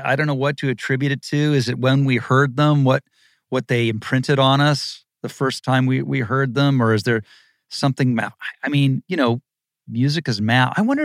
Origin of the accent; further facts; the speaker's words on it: Dayton, Ohio, United States; now in Los Angeles, United States; I grew up in Dayton, Ohio, during the Big Red Machine.